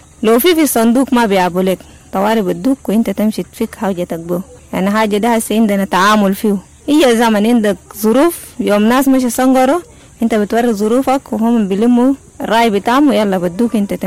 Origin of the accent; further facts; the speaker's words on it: South Sudan; من جنوب السودان.